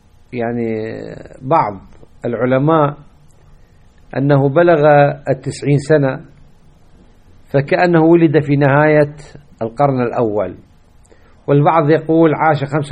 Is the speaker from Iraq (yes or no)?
yes; Iraq; إحنا مثل الآن عندنا في العراق إيش لحمة التكوين؟